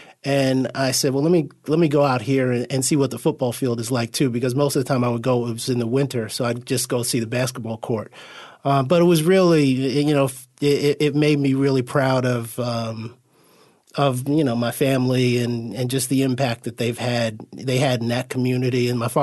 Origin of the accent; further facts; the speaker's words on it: Roosevelt, New York, United States; And growing up, I grew up in Roosevelt. It was really a really sort of tough town. It's not an easy place to grow up.